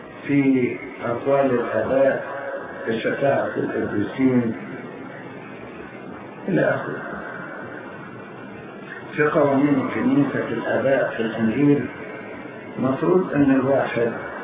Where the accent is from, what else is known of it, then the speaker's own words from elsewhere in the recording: Upper Egypt, Egypt; انا راجل صعيدي وتعلمت في الصعيد ازاي احترم الناس الكبار.